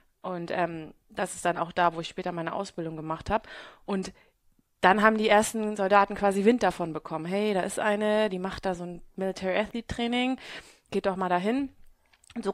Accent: Hamburg, Germany; Ich bin gebürtige Hamburgerin und bin schon meine ganze Jugend und mein ganzes Erwachsenenalter hier in Hamburg gewesen. Und dann habe ich geheiratet, einen Amerikaner, und bin in den Süden gezogen, in den Süden Deutschlands.

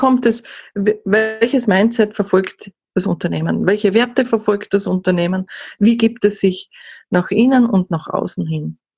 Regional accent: Austria; ich komme aus Österreich, ich bin gelernte Österreicherin

